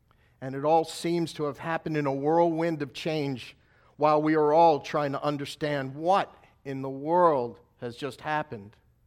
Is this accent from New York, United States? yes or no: yes; New York City, New York, United States; And as a New Yorker, that was a personal thing to watch.